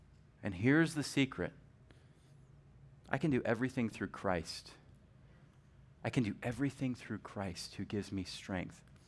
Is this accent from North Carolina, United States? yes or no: yes; Charlotte, North Carolina, United States; I'm from Charlotte. I live there right now, and we get trends about 17 years after you guys start them